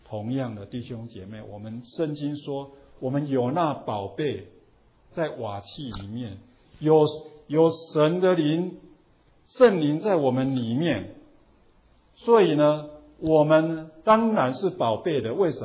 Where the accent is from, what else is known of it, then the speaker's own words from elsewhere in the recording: China; 我们中国人大概不会，对不对？